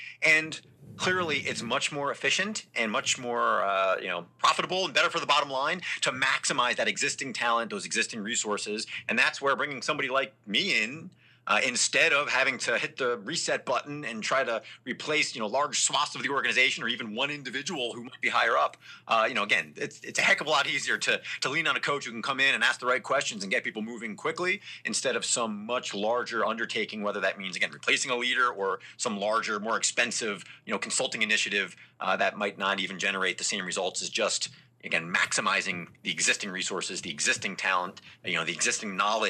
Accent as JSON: {"language": "English", "region": "New Jersey", "country": "United States", "said": "Well, I am from New Jersey. So, you know, there's always some mobster connections there when you're from Northern New Jersey outside of New York."}